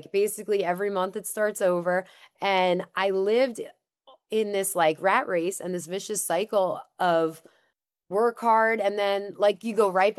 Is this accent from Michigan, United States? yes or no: no; Long Island, New York, United States; I grew up on Long Island where everything, you know, is very fast-paced, obviously.